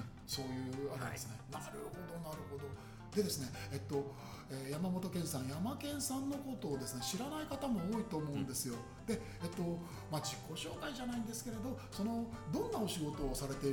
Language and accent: Japanese; Tokyo, Japan; 僕もそのずっと下町で育ってるんで、はい、秋葉原のやっちゃばですよね。